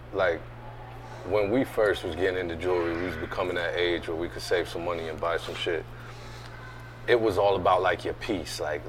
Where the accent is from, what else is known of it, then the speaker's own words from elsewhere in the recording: Syracuse, New York, United States; Especially us, growing up in Syracuse, we have to go to NY to get the jewelry.